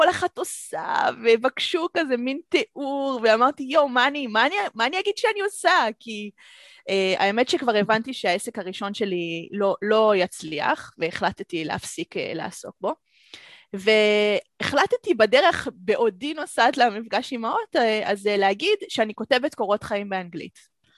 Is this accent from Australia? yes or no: yes; Melbourne, Victoria, Australia; also born or lived in Israel / United States; אז אני ישראלית, נולדתי בארץ, אבל גדלתי בכל מיני מקומות בעולם. בגיל 5 עברנו לארצות הברית, בגיל 8 חזרנו לארץ, ובגיל 12 עברנו לאוסטרליה. גדלתי בעיקר באוסטרליה, פה באוסטרליה במלבורן